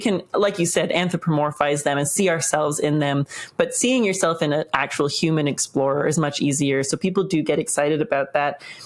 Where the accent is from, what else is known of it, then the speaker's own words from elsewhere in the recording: Canada; I'm Canadian.